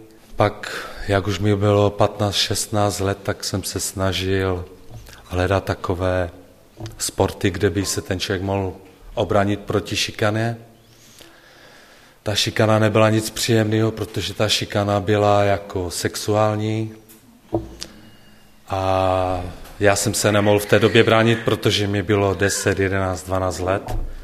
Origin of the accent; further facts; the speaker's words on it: Frýdek-Místek, Moravian-Silesian Region, Czechia; vyrůstal jsem v dětském domově ve Frýdku Misku, zhruba asi 13-14 let.